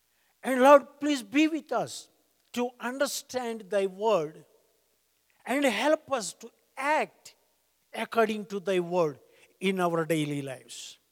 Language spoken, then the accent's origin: English; India; I told him, I'm from India. In India, we have 120 degrees with 80% humidity.